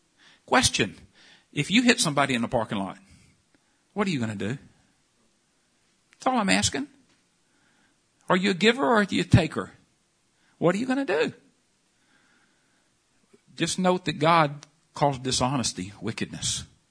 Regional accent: Houston, Texas, United States; I'm a preacher from Houston.

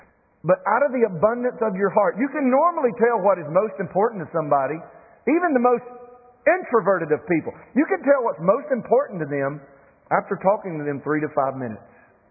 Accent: United States; when I was a kid, I would hear adults around me in circles that I ran in the very rural community that I grew up in Cleveland County.

